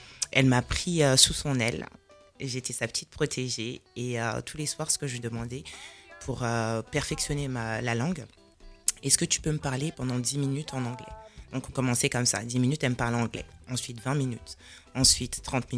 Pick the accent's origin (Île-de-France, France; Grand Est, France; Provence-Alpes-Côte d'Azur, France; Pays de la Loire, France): Île-de-France, France; Paris; born there; comme l'a dit Aïssa. Donc j'ai 36 ans, je suis née à Paris.